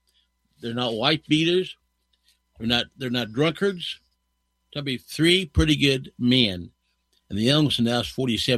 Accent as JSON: {"language": "English", "town": "Montreville", "region": "West Virginia", "country": "United States", "tie": "born or raised there", "said": "when I was a young boy growing up in Montreville, West Virginia, my dad and mom were staunch Democrats."}